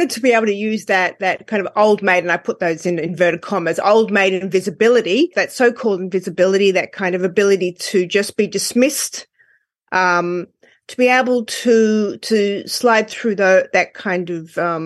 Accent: Australia; I'm from Australia.

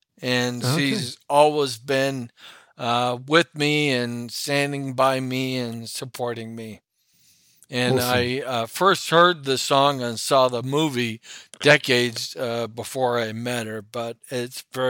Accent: Toronto, Ontario, Canada; And I grew up in Toronto, but every weekend we had a cottage 160 miles north on Georgian Bay.

